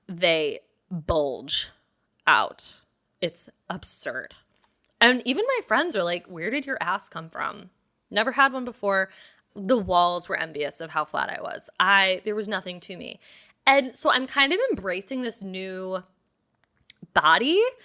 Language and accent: English; Detroit, Michigan, United States; But, so I'm from Michigan, obviously, if you don't know that. I'm from Detroit, and I went to visit my friend in Dallas.